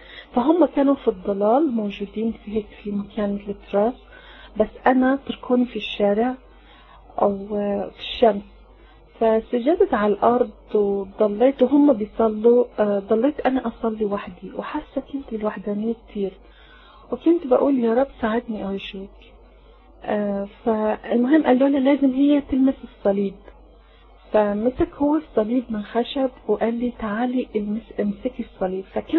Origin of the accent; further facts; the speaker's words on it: Iran; Arabic is a second language; also born or lived in Syria; انا من فين؟ يعني لازم بحكي انا من فين. انا من ايران. اوكي. او فالعربي انا كنت بتكلم عربي شوي، تعلمت في سورية شوي مع الناس